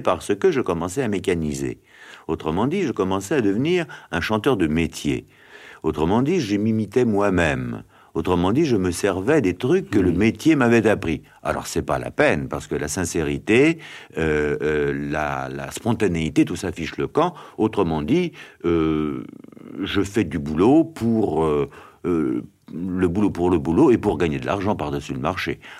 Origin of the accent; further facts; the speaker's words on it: France; Oui, bien sûr, je suis français.